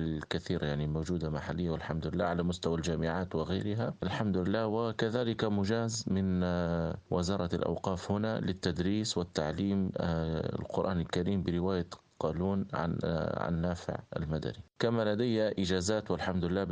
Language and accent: Arabic; Tripoli, Tripoli District, Libya; من طرابلس أصلا وسكنا، يعني أصلي من طرابلس وأسكن في قلب طرابلس. تعلمت القرآن منذ نعومتي أظفاري، وهذا شأن أطفال كل هذا البلد الحبيب.